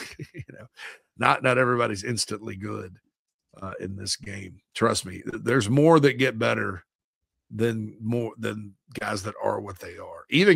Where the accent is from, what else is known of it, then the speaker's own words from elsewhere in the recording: Spartanburg, South Carolina, United States; It's at the Shrine Bowl. The Carolinas in Spartanburg in my hometown.